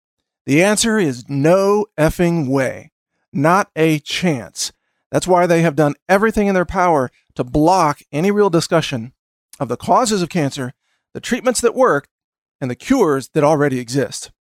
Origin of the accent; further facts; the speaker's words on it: Texas, United States; And just so you know, I'm a Texan.